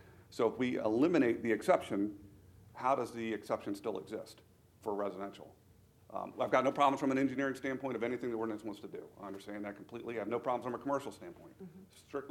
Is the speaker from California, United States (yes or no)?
no; Harbeson, Delaware, United States; from Harbison, Delaware.